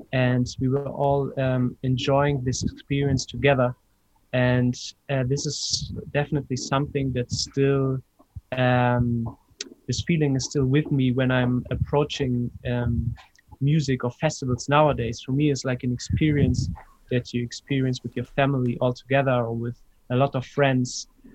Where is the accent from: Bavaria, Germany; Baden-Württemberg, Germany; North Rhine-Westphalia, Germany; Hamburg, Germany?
Hamburg, Germany; Yeah, I grew up in Hamburg, north of Germany